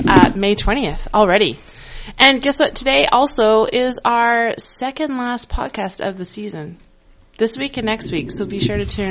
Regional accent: Tucson, Arizona, United States; moved away; also born or lived in Richmond, Canada; I grew up in Tucson and lived in Richmond.

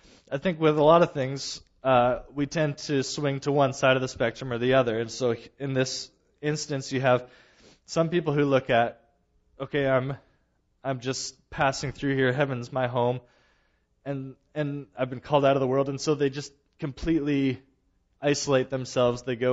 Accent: Canada; born there; yes, I was born in Canada

